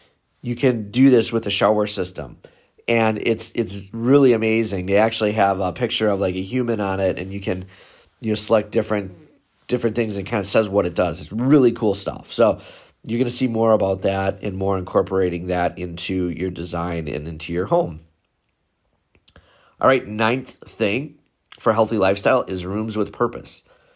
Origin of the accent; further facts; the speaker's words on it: Milwaukee, Wisconsin, United States; I'm from Milwaukee.